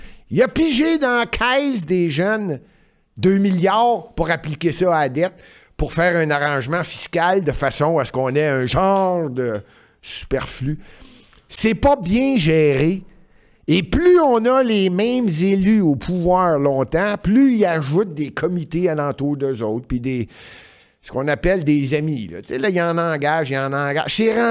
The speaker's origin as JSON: {"language": "French", "town": "Montreal", "region": "Quebec", "country": "Canada", "said": "Je suis un Montréalais, je venais à Montréal, puis je ne partirai pas de Montréal, puis j'adore."}